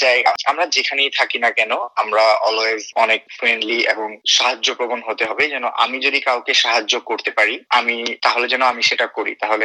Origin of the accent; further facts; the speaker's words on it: Bangladesh; now in Australia; চেষ্টা করি যেন বাংলাদেশ থেকে আমরা যারা এখানে আসি to make it feel like home.